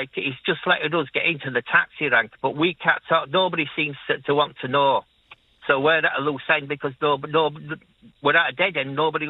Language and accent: English; Leeds, Yorkshire and the Humber, United Kingdom; moved away; like, you just mention my accent, and I say, yeah, I'm from Leeds.